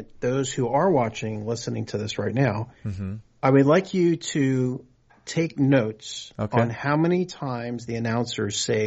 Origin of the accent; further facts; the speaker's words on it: Florida, United States; I'm from Florida, so I can't play ice hockey.